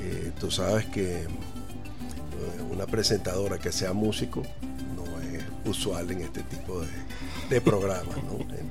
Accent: Caracas, Capital District, Venezuela; soy caraqueño nato. Mi mamá es caraqueña y mi papá era de Cumaná.

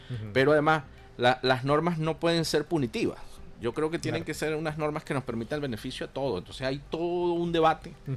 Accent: Venezuela; nosotros somos venezolanos

